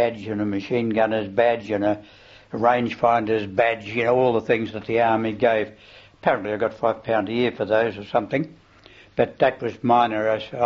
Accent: Victoria Park, Western Australia, Australia; also born or lived in Mount Hawthorn / Inglewood; I was born in Victoria Park, and I have memories of houses, presumably we were renting, in Victoria Park and in Mount Hawthorn briefly, and Inglewood, where we bought. And we're still there

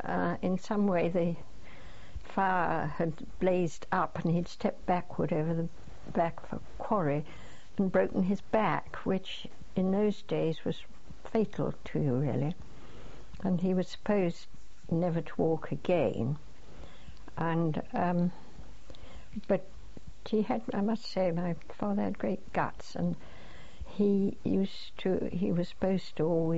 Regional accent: England, United Kingdom; But we went to this school, but being typically English children, we were the only two children that spoke English

